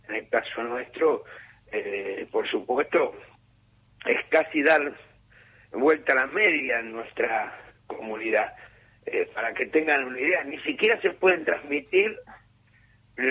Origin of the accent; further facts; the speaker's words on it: Lanús, Buenos Aires Province, Argentina; Nosotros cuatro nacimos en Lanús, vivimos en Lanús, tenemos esa historia